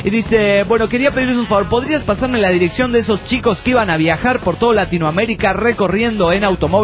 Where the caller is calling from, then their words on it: San Luis, Argentina; de San Luis, Argentina.